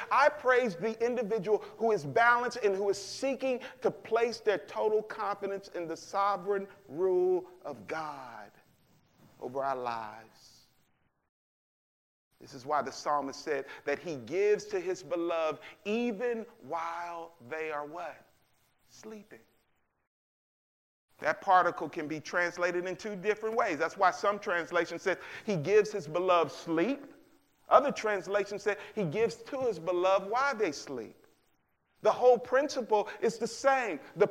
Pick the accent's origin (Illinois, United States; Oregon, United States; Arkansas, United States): Arkansas, United States; We're from Arkansas. We're hog fans. Woo pig, silly.